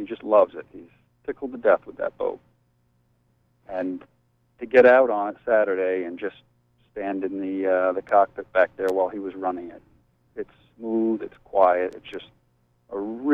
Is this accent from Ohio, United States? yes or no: no; New York, United States; And I grew up on the Hudson River and did most of my boating at the Nyack Boat Club